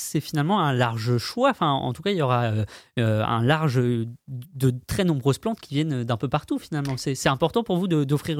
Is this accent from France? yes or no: yes; Normandy, France; Ah, oh, alors, faut savoir que je suis normand.